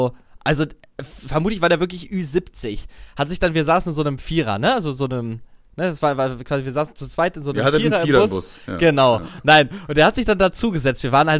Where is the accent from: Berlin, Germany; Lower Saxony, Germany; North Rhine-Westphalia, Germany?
Lower Saxony, Germany; Wolfsburg; weil ich komme ja aus Wolfsburg